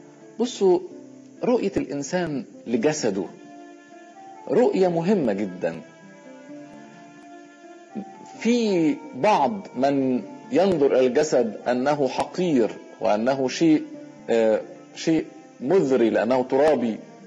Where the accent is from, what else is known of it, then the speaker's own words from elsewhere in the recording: Egypt; واستشهد عندنا في مصر